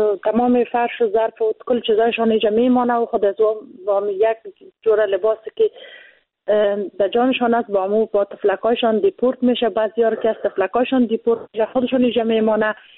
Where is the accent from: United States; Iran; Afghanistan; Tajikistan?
Afghanistan; چون ما افغان هستیم، ما بلتر خانه نمیتیم.